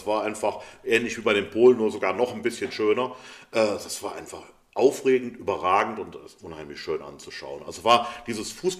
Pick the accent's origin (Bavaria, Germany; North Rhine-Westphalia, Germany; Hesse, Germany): North Rhine-Westphalia, Germany; Cologne; Und jetzt bin ich ja als Kölner jetzt eigentlich unverdächtig, ein Düsseldorfer Fan zu sein.